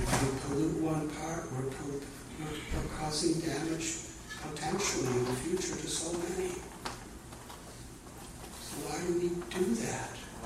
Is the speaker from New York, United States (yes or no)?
no; Chicago, Illinois, United States; born there; It's like I was born in Chicago. 1950. We used to hear a lot about the Chicago Fire.